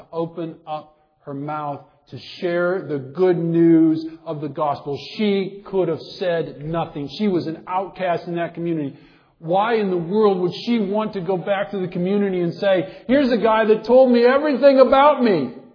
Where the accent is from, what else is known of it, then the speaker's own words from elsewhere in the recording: Iowa, United States; I grew up in Iowa. And what we have in Iowa are a lot of fields.